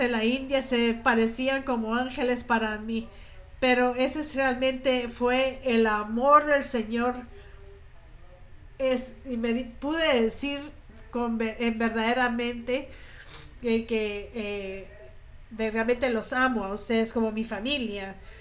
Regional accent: China; Spanish is a second language; puedo decir confiablemente de que soy chino

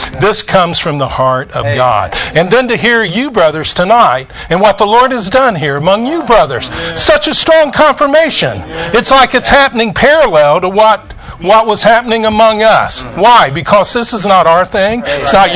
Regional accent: Ohio, United States; I'm a guy from Ohio, but I had a summer job in Houston, Texas.

